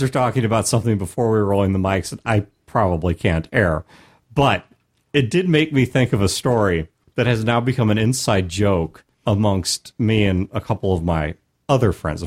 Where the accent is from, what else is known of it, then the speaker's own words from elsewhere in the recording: United States; of course, I recognize there are Americans that embarrass me for being American, all right?